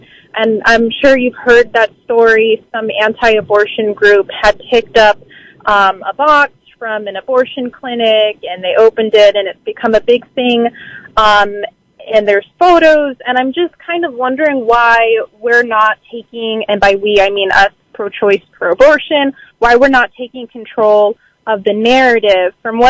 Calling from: Silver Spring, Maryland, United States; I'm calling from Silver Spring, Maryland.

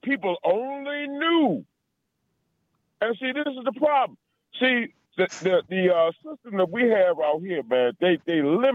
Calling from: Washington, District of Columbia, United States

